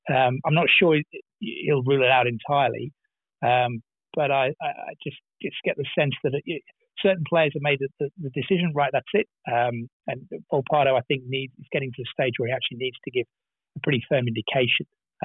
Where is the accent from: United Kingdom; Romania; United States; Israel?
United Kingdom; England; now in Australia; as an Englishman who's lived in Australia for 20-odd years